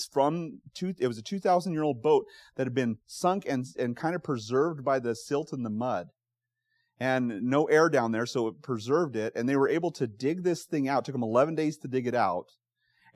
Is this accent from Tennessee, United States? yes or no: no; Pocatello, Idaho, United States; Now, I am from Southeast Idaho, Pocatello to be exact, where the wind never stops blowing.